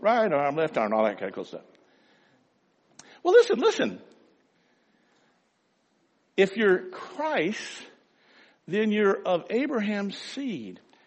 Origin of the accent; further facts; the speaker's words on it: Ireland; part of the green business is I'm Irish, I'm Catholic Irish, and they wore it because of persecution, you know.